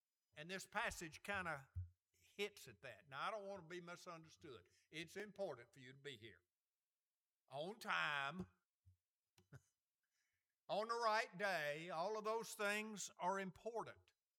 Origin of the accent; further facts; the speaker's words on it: Alabama, United States; growing up in Alabama, I read this, I heard this, and thought he's talking about cotton.